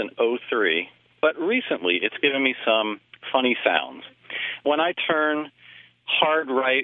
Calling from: Ephrata, Pennsylvania, United States; I'm calling from Ephrata, Pennsylvania.

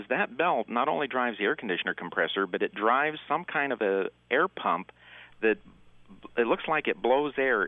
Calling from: Houston, Texas, United States; Oh, actually, this isn't my real name, and I'm calling from Houston.

